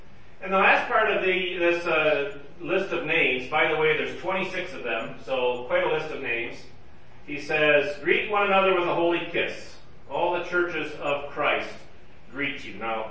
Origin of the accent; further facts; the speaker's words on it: United States; I'm an American, we don't do that.